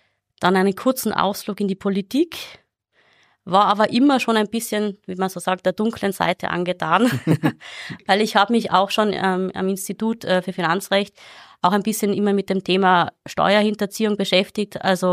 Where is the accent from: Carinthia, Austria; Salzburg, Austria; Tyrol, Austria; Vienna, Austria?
Tyrol, Austria; ich komme aus Tirol ursprünglich